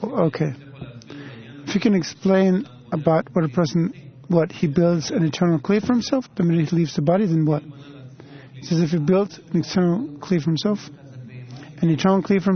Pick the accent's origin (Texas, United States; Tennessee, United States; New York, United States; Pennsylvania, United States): New York, United States; from New York.